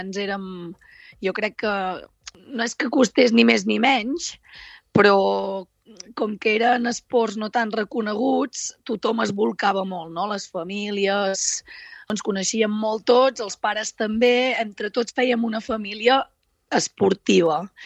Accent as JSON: {"language": "Catalan", "town": "Olot", "region": "Catalonia", "country": "Spain", "said": "Soc d'Olot, sí"}